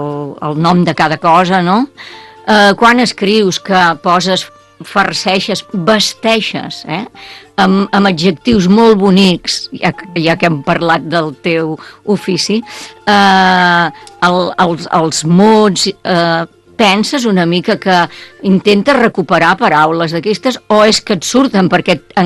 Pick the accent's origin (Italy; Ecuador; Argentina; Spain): Spain; Vilafranca, Catalonia; que sóc de Vilafranca, però ja no dic si fos de Sants